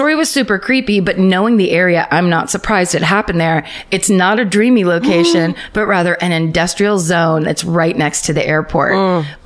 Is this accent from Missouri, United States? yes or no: no; Honolulu, Hawaii, United States; I'm born and raised in Honolulu and I'm very familiar with the Ke'ehi Lagoon and adjacent Sand Island area